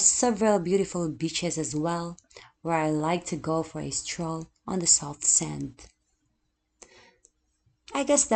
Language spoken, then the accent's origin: English; Philippines; now in Kobe, Japan; I am from the Philippines and currently living in Kobe. I came to Japan 5 years ago.